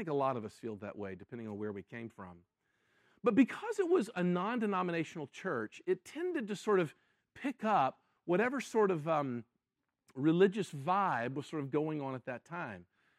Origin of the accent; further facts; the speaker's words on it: Memphis, Tennessee, United States; moved away as an adult; I was born in Memphis, Tennessee, was raised and went to high school there, even stuck around to go to college at what then was Memphis State University, now is the University of Memphis, and didn't even leave Memphis really to live any other place